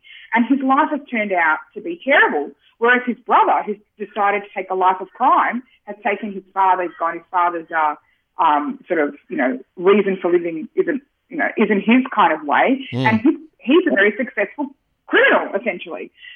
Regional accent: Australia; And it's watching it as an Australian is extra kind of... entertained, but also sad

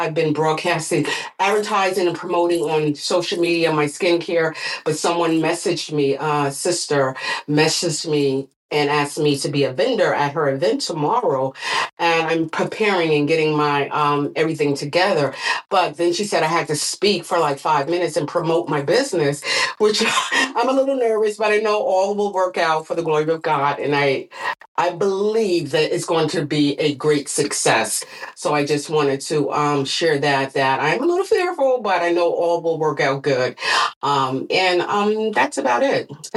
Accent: New York, United States; now in Pennsylvania, United States; I'm in Pennsylvania, so I don't know where everyone else. I'm originally from New York, but I'm going shopping, food shopping.

